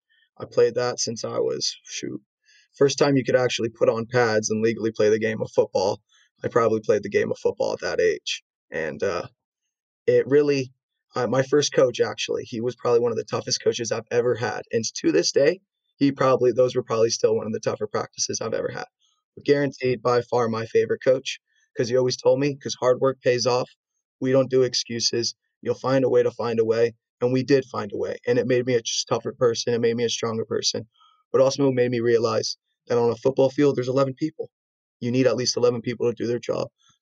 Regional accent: San Diego, California, United States; And growing up in San Diego, even though we didn't have that big of sports teams

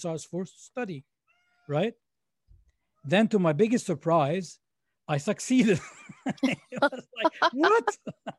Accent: Egypt; now in Canada; So I'm from Egypt, for those of you originally from Egypt. So a Canadian Egyptian.

